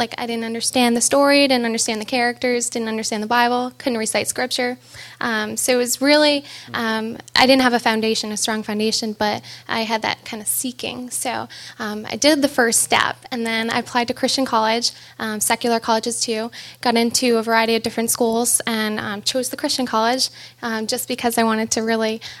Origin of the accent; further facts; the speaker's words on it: Pawtucket, Rhode Island, United States; born there; I was born in Pawtucket, Rhode Island, to a really great family